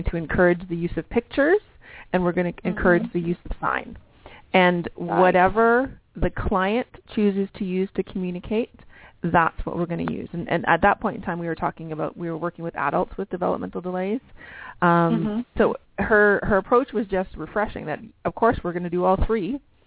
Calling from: Canada; I'm calling from Canada, and I am not a speech-language pathologist.

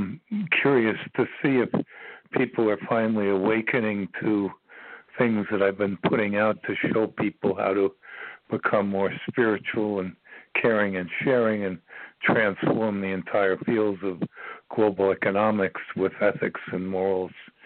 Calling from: Virginia, United States; I'm calling you from Virginia.

